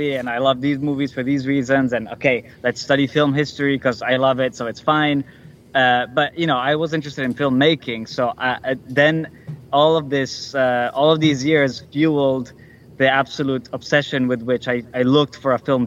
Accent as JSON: {"language": "English", "town": "Milan", "region": "Lombardy", "country": "Italy", "tie": "born or raised there", "said": "But then I got back to Milan, which is my hometown, at exactly the same time Luca Guadagnino was coming to Milan to his movie I Am Love."}